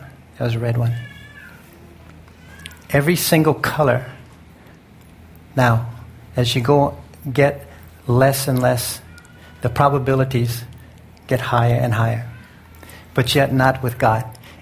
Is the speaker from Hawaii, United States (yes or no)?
yes; Hawaii, United States; So I'm sitting from Molokai. We're going on a... Molokai is one of our islands. How many of you have been to Hawaii?